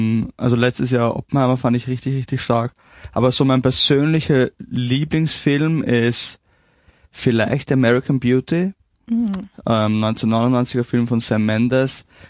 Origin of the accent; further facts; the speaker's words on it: Vienna, Austria; Ja, ich bin waschechter Wiener, sage ich immer.